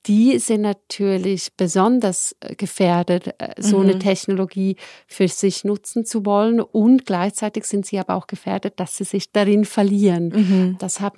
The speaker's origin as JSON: {"language": "German", "country": "Switzerland", "said": "Bei uns in der Schweiz, ganz banal, sehe ich die Sprachhürde."}